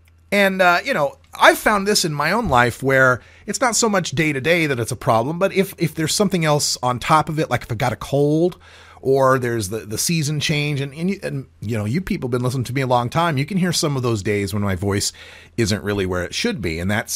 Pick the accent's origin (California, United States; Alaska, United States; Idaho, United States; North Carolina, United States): Idaho, United States; I'm from Idaho. There's two strains there, got some and don't.